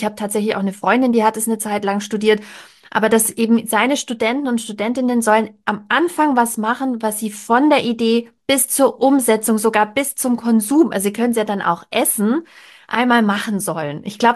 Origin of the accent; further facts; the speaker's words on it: Baden-Württemberg, Germany; ich komme aus der Gegend. Ich war in meiner Jugend sehr viel in Ulm